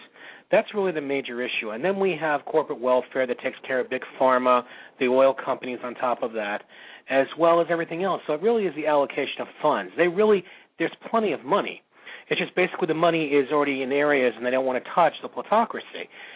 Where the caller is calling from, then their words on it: Fort Lauderdale, Florida, United States; from Fort Lauderdale.